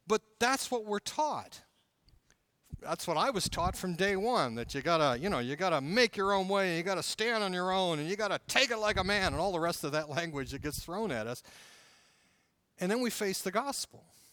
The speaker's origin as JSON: {"language": "English", "region": "Michigan", "country": "United States", "tie": "born or raised there", "said": "Remember, I grew up in Michigan."}